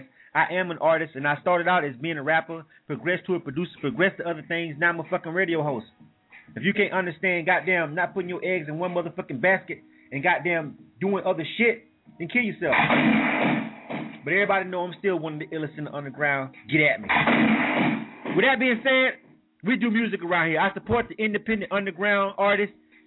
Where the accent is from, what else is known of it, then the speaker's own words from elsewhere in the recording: Panama City, Florida, United States; that's 7 to 9 p.m. in the Bay with my hometown, Panama City. What's happening? 850 in the building.